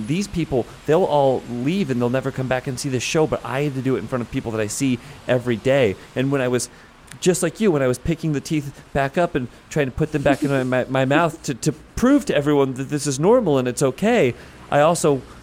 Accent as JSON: {"language": "English", "town": "Chicago", "region": "Illinois", "country": "United States", "said": "I'm from Chicago. I care about one thing and one thing only, Navy Pier, where I go to eat my deep dish pizza, bubblegum shrimp."}